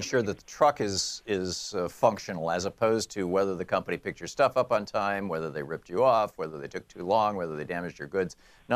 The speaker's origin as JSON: {"language": "English", "region": "Michigan", "country": "United States", "tie": "born or raised there", "also_born_or_lived": "Germany / New Hampshire / Georgia / Vermont", "moved": "yes", "lives_now": "Oregon, United States", "said": "I grew up in Michigan. We moved to New Hampshire. We moved to Atlanta, Georgia. We moved to Vermont. We moved to Oregon. We moved back to Washington D.C. and now we've moved back to Oregon."}